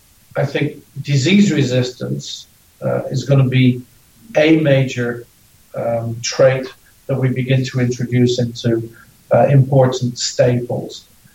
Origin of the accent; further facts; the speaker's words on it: Ireland; because I'm Irish.